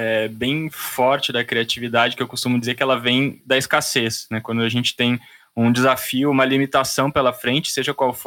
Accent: Brazil; o centro da cultura, da nossa cultura como brasileiros

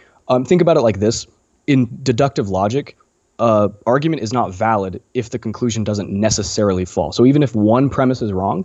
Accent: Utah, United States; Yeah, I'm from Utah. I've lived in Utah most of my life.

